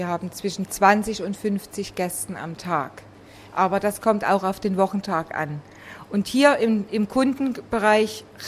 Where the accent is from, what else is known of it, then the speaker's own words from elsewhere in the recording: East Germany, Germany; Ich bin in der DDR groß geworden